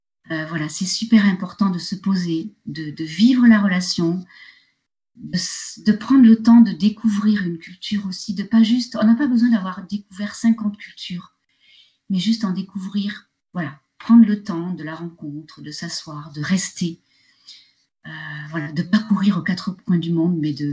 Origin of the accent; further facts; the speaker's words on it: France; C'est vrai que chez nous, en France, tout de suite, on va dans le vif du sujet, on va tout de suite à l'essentiel.